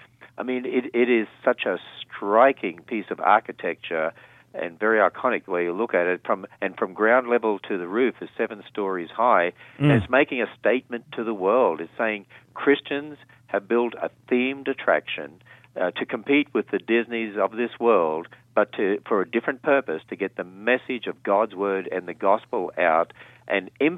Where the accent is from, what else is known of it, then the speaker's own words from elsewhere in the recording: Australia; accent: Australian; I hope you understand my Aussie accent here.